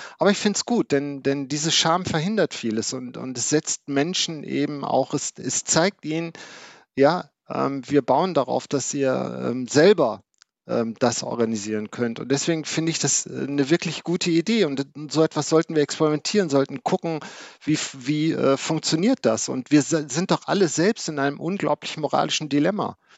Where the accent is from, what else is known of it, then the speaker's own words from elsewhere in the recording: North Rhine-Westphalia, Germany; Ich bin im Ruhrgebiet aufgewachsen.